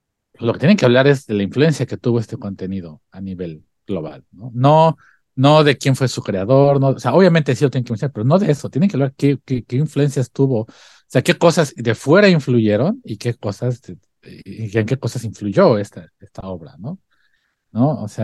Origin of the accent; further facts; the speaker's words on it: Mexico; yo creo que en la experiencia como mexicanos, cuando éramos morros, ¿qué pasaba?